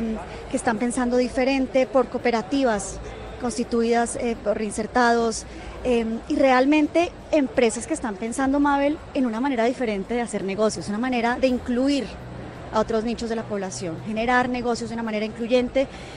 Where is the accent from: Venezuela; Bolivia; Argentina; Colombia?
Colombia; pedir que como colombianos perdonemos